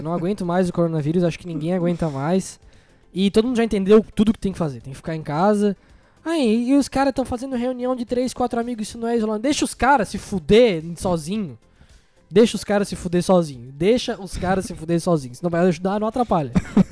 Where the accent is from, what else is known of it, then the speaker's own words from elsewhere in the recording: Brazil; Sou indiano. Eu sou brasileiro.